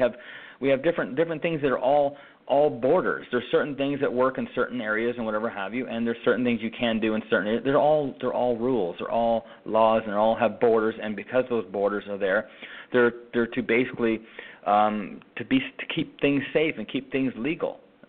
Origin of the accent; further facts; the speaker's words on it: Canada; now in United States; I mean, sure, I come from Canada and we speak English and whatever have you.